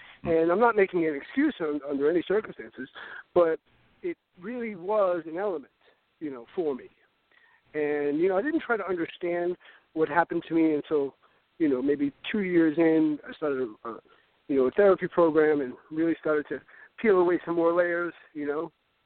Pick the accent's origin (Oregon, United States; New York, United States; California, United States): New York, United States; Brooklyn; I grew up in Brooklyn. I'm Italian. I grew up in Brooklyn